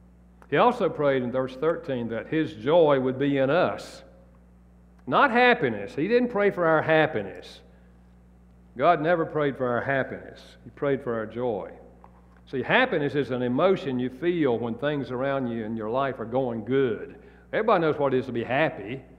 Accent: the South, United States; I'm from the South. I'm at a Southern Baptist church, you know.

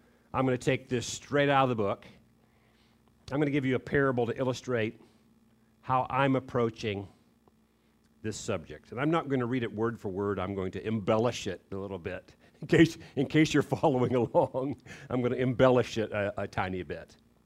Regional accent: Florida, United States; Okay, I'll tell you why. Because I grew up in Florida.

